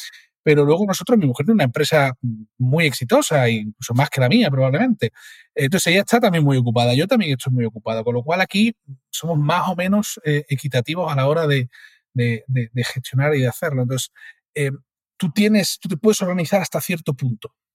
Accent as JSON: {"language": "Spanish", "town": "Cádiz", "region": "Andalusia", "country": "Spain", "said": "soy de Cádiz, ¿no?"}